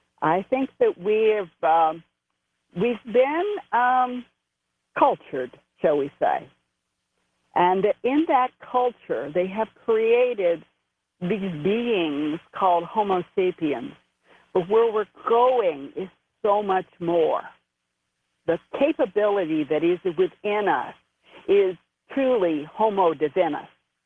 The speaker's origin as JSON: {"language": "English", "region": "Florida", "country": "United States", "said": "I went home and told my mother that I wasn't really from northern Florida. I was really from Egypt"}